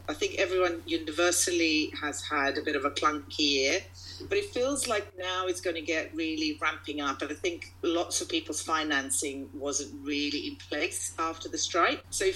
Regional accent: Croatia; growing up in Croatia, it was then Yugoslavia, so it was a very different country, and it was a great place to live, but it was kind of, you know, it was a socialist country

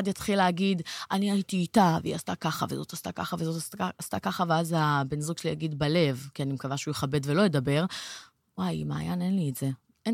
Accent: Herzliya, Tel Aviv District, Israel; בת 33, מהרצליה. גדלתי תמיד בהרצליה.

